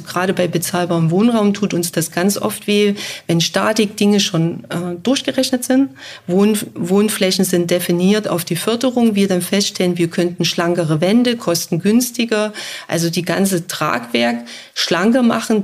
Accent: Saxony, Germany; ich komme aus Sachsen deshalb

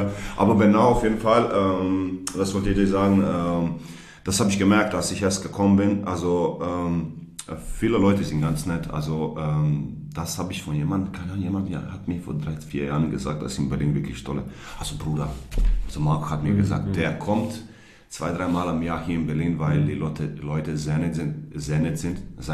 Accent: Zadar, Zadar County, Croatia; German is a second language; als ich in Zadar gekommen bin, also meine Heimat

